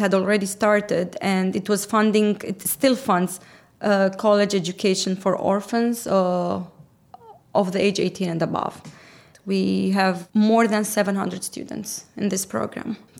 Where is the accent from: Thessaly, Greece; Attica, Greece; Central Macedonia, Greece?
Attica, Greece; Athens; also born or lived in Beirut, Lebanon / Cyprus; I was born in Beirut in Lebanon. During the war, my parents moved to Greece, so I was raised in Athens. Afterwards, I went to Cyprus to attend Melkonian Educational Institute. I was in the boarding school for 6 years.